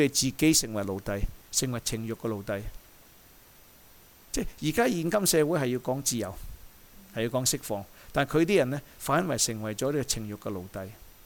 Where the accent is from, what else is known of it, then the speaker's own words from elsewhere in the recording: China; 我哋中国人咧有道德好啲啊！我哋中国人唔会拜啲奸神啦